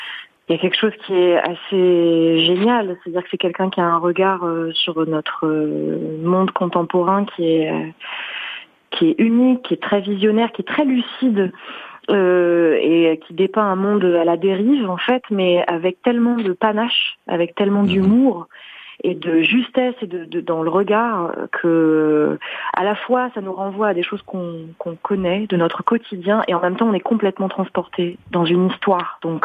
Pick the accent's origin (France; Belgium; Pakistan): Belgium; Brussels, Brussels-Capital Region; Nous, on vient de Bruxelles et on est très content de jouer pour la première fois à Paris.